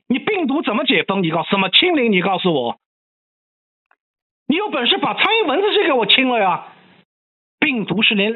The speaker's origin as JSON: {"language": "Chinese", "region": "Shanghai", "country": "China", "said": "你还要我们上海人怎么样？"}